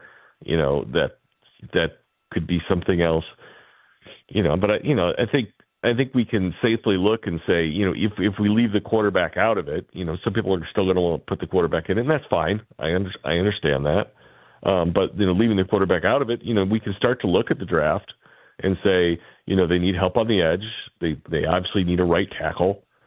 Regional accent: Chicago, Illinois, United States; they know I'm from Chicago

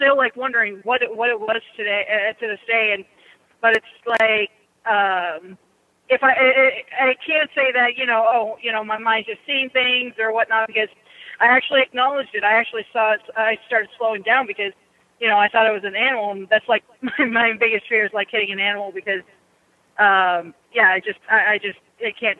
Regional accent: California, United States

